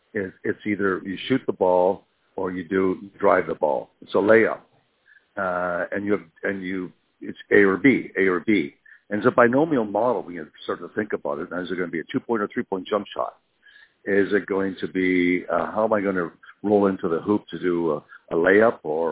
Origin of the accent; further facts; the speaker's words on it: Canada; even though I grew up in Canada